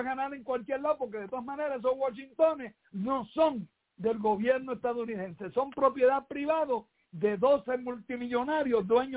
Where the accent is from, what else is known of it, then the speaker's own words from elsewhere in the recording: Puerto Rico; Yo soy puertorriqueño.